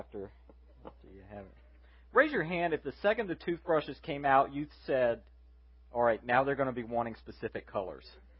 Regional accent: Southern United States, United States; And I got to tell you, as a Southerner, this is what Christmas is all about, folks.

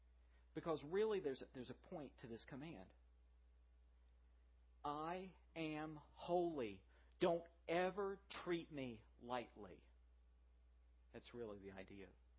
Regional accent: the South, United States; I was alarmed a few years ago because I grew up and as a Southerner, I was taught that you do not take the Lord's name in vain.

